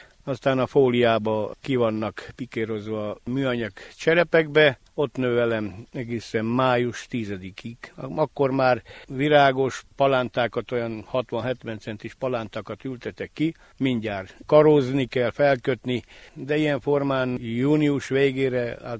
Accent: Nyárádszentlászló, Mureș County, Romania; nyugdíjas, itt élek Nyárádszentlászon, itt születtem, és gyakorlatilag nagy részét az életemnek itt éltem

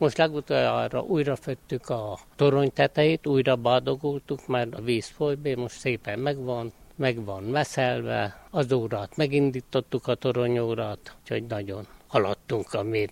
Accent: Sepsibodok, Covasna, Romania; Vallásos családban nevelkedtem fel. Én sepsibodoki születésű vagyok. Az én szüleim reformátusok voltak mind a ketten. Ott nevelkedtem

